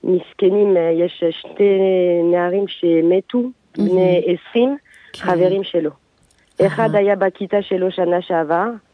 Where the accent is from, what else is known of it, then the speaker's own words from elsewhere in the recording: France; now in Israel; אני נולדתי בצרפת, אבל מאז שהייתי קטנה הרגשתי צרפתיה, יהודיה, אבל צרפתיה